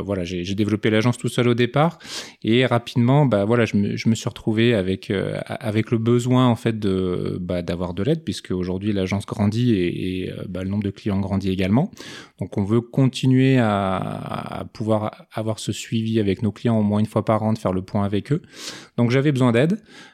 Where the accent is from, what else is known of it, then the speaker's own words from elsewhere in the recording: Grand Est, France; also born or lived in Bas-Rhin; Donc je suis né dans le Bas-Rhin. Alors rapidement, on a déménagé dans le Haut-Rhin. Donc j'ai grandi dans un petit village en Alsace.